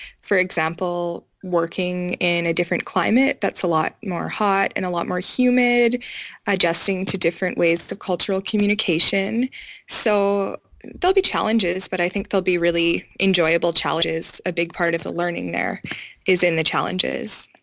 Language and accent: English; Edmonton, Alberta, Canada; I grew up in Edmonton. I'm just hanging out here right now as I prepare.